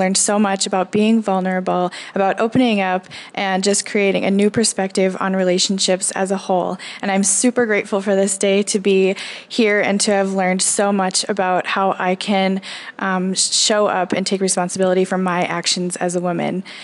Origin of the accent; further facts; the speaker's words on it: Bismarck, North Dakota, United States; I'm from Bismarck.